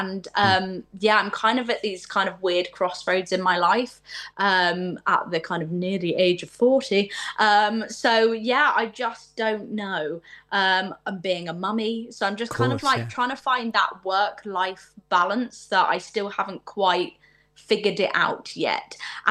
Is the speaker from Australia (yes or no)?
no; United Kingdom; So I'm kind of very thankful that I'm British in that sense.